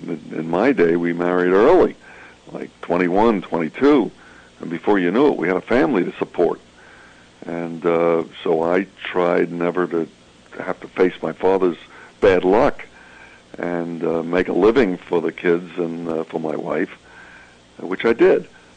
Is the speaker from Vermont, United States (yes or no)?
no; Brooklyn, New York, United States; born there; but I'm a New Yorker. I was born in Brooklyn, and I think I'm a dyed-in-the-wool New Yorker.